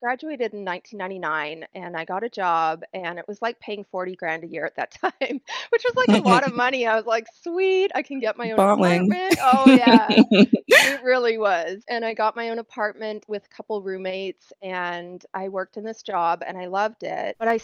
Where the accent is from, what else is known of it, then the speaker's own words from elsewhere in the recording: Edmonton, Alberta, Canada; now in United States; I'm Canadian. I live in the States now, but I grew up in Western Canada in a place called Edmonton, which is like one of the coldest places on earth.